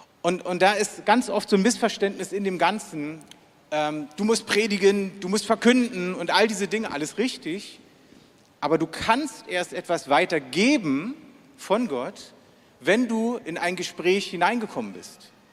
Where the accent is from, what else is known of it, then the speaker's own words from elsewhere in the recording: East Germany, Germany; Und ich komme ja so aus einem atheistischen Hintergrund, also bin ja ein echter Ossi, ne?